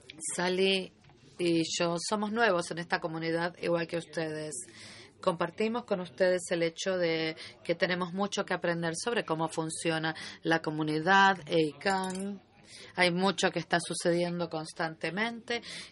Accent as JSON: {"language": "Spanish", "country": "Egypt", "said": "Yo provengo de Egipto, así que sé lo que es el desierto."}